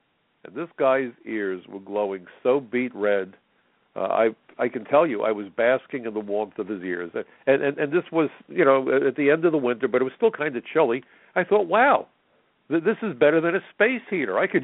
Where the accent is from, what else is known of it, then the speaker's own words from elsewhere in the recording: United States; nobody interviewed me, by the way, and I am an American